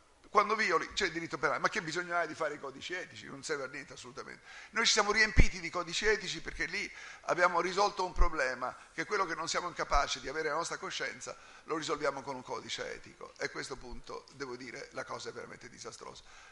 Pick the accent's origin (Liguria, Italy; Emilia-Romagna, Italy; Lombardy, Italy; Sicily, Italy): Sicily, Italy; perché sono siciliano